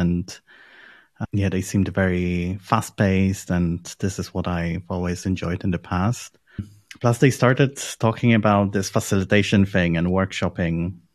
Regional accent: Poland; No, I'm from Poland.

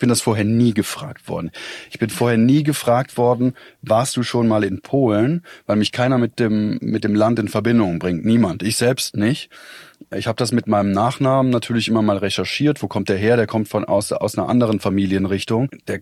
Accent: Weinheim, Baden-Württemberg, Germany; hier aus meiner Heimatstadt, aus Weinheim

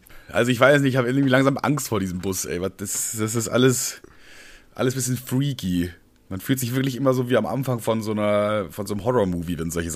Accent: Bavaria, Germany; Ich bin ja auf dem Dorf groß geworden, in Bayern.

